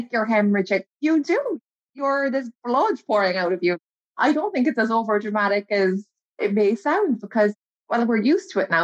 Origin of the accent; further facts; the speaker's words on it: Blackrock, Ireland; I'm originally from Blackrock and then I met my husband.